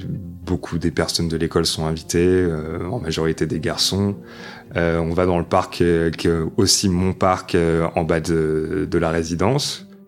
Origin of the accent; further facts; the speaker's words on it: Paris, Île-de-France, France; dans le Loir-et-Cher, quand on est dans un petit village comme ça, le fait que je venais de Paris, tout le monde